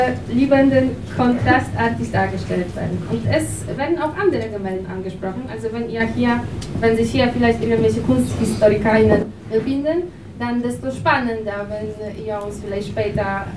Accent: Poland; Also ich bin aus Polen.

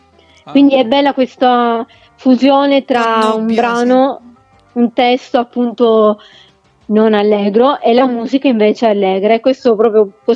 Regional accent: Catania, Sicily, Italy; also born or lived in Syracuse; Sono nata a Siracusa, vengo da Catania.

